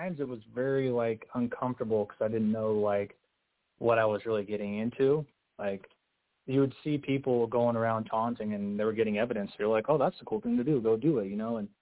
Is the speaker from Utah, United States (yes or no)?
yes; Utah, United States; I grew up here in Utah, you know, LDS and Mormon and stuff.